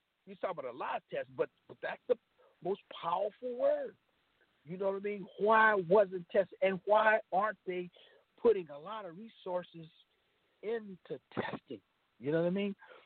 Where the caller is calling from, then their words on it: Los Angeles, California, United States; And I'm calling from Los Angeles.